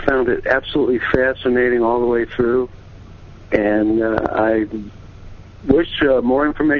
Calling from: California, United States; I'm calling from the Mojave Desert, California.

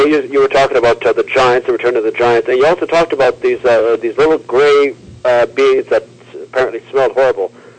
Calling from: Montreal, Quebec, Canada; I'm calling from Montreal.

